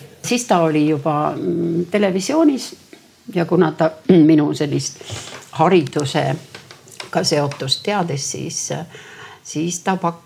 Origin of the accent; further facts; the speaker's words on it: Saare County, Estonia; ma olen Saaremaalt